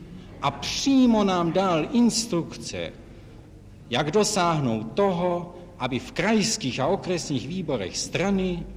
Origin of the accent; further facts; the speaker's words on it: Mariánské Lázně, Karlovy Vary Region, Czechia; born there; Mariánských Lázních.